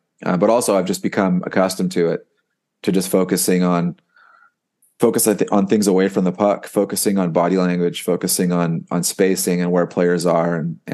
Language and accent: English; United States; I'm an American and I love USA hockey